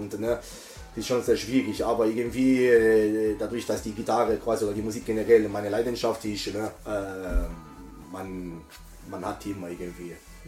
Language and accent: German; Baden-Württemberg, Germany; Ich bin ein Schwabe